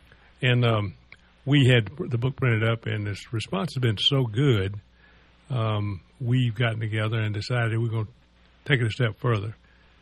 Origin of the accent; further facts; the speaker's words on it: the South, United States; I don't know if that's a word or not, but I'm from the South.